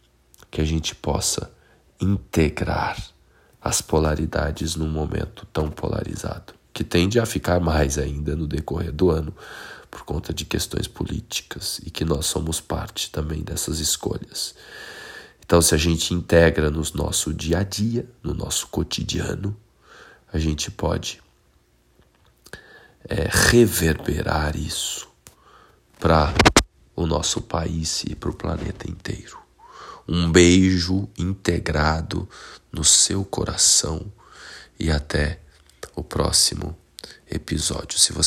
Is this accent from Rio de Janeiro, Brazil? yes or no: no; Minas Gerais, Brazil; accent: Minas Gerais; Na época com um sotaque muito mais carregado das Minas Gerais, né?